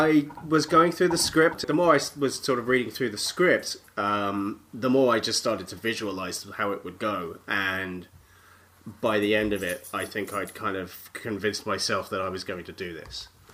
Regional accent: United Kingdom; As a Brit

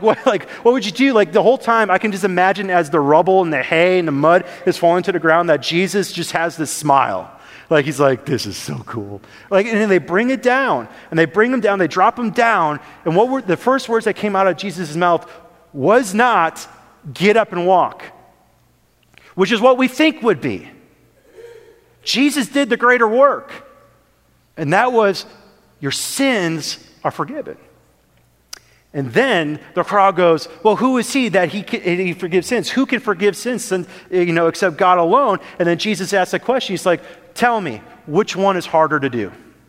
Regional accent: Wisconsin, United States; I'm from Wisconsin.

